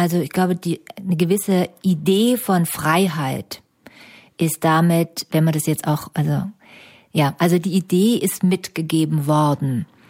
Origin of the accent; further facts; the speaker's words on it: Stuttgart, Baden-Württemberg, Germany; das ist ja schon so ein schwäbischer Name, ne? Also ich komme auch aus dem Schwabenlande, bin in Stuttgart groß geworden als Kommunistenkind in den 60er Jahren